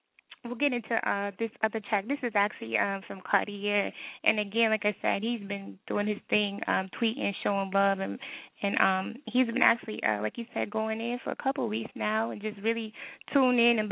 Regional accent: Texas, United States; You know, I'm from Texas, so I was over here doing the South Side.

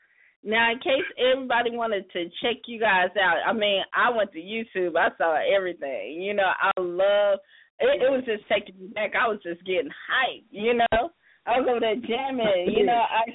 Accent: South Carolina, United States; now in Los Angeles, United States; You know, I'm from the South Carolina. So, you know, it was so cold. I wasn't ready for New York.

